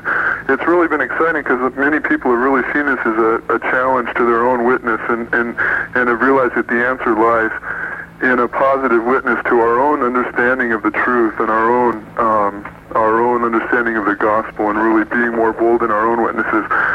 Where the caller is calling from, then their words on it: Sierra Madre, California, United States; I'm calling from Sierra Madre, California.